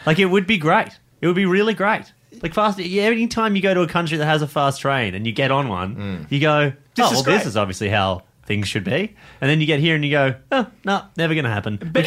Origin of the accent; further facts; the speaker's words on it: Geelong, Victoria, Australia; Hey, that's my hometown. You back off.